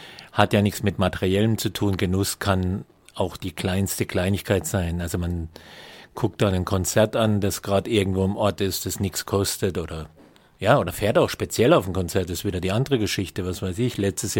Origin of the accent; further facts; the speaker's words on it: Karlsruhe, Baden-Württemberg, Germany; born there; also born or lived in Italy; now in Ettlingen, Germany; weil ich jetzt halt als gebürtiger Karlsruher in Ettlingen wohne, bietet sich natürlich der Schwarzwald, die Pfalz, der Bodensee an.